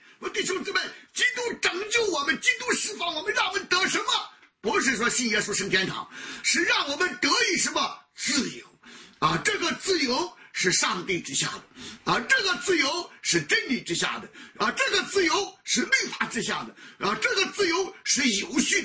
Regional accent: China; 过去我们中国人特别喜欢五四青年了啊

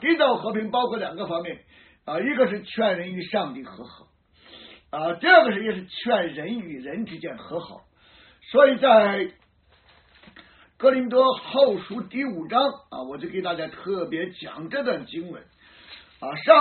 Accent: Shandong, China; 在我们老家山东老家啊

